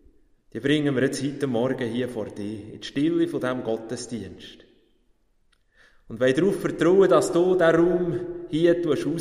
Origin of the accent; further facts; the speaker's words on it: Oberried, Bern, Switzerland; Ich habe natürlich auch Bilder gesehen von Oberried, wo ich aufgewachsen bin unter den Lauen.